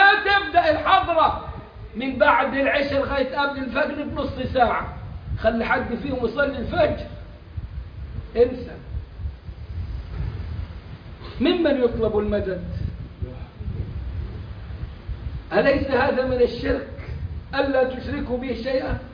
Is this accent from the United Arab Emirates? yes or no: no; Egypt; بس عندهم عندنا احنا في مصر كتير قوي، واخدهم محافظة محافظة